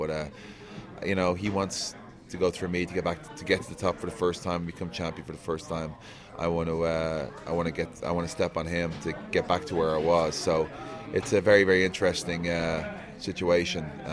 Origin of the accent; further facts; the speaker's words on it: Ireland; I'm from Ireland. I worked in London for about a year. I worked at Canary Wharf.